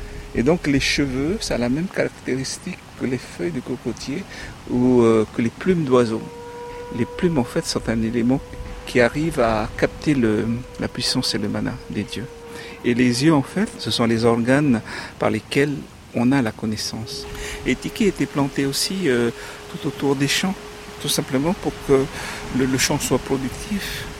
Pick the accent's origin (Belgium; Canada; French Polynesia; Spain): French Polynesia; Tahuata, Marquesas Islands; je viens des Marquises, et plus précisément de l'île de Tawata.